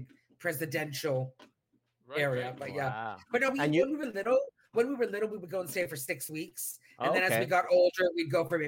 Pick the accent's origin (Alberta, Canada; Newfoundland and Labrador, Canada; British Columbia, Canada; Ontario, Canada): Ontario, Canada; Tillsonburg; so I grew up in Tillsonburg, like we mentioned, which is southwestern Ontario.